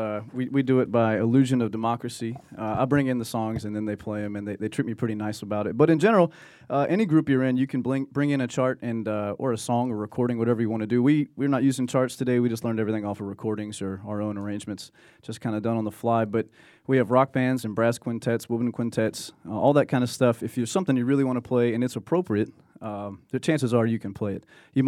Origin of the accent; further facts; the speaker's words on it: Virginia, United States; I'm from the Blue Ridge Mountains in Virginia.